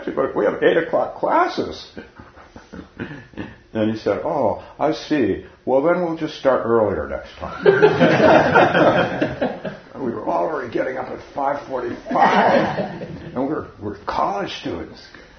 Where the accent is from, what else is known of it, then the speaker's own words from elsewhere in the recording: Palo Alto, California, United States; And when I started my first Zen group in my hometown of Palo Alto, California